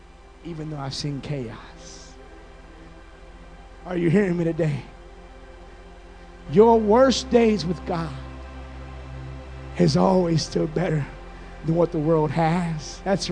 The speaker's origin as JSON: {"language": "English", "region": "California", "country": "United States", "said": "The thing about a drought, I'm from California. You never know how long that drought is going to last."}